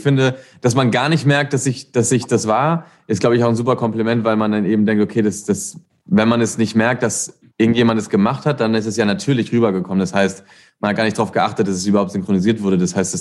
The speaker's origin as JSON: {"language": "German", "country": "Spain", "second_language": "German", "said": "unser Ziel war das auch, dass keiner merkt, dass ich Spanisch bin."}